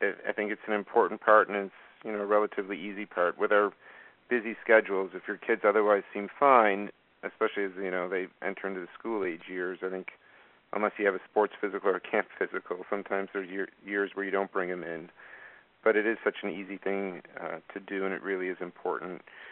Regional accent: Buffalo, New York, United States; So as you mentioned, I'm from Buffalo, New York.

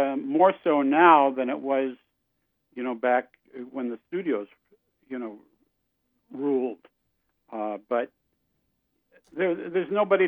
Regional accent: Seattle, Washington, United States; I'm from Seattle, mm-hmm.

